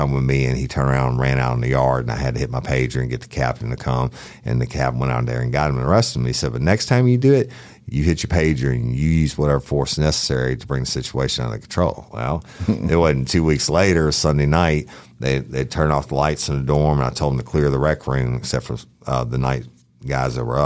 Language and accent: English; Clinton, Louisiana, United States; I was born and raised in Clinton where my grandfather was a judge, but West Feliciana butts up to it.